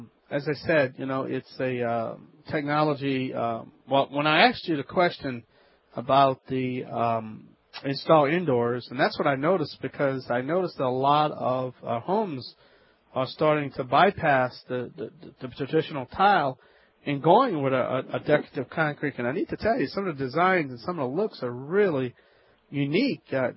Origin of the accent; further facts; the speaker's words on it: Louisiana, United States; So I'm a Cajun man from the Bayou Land.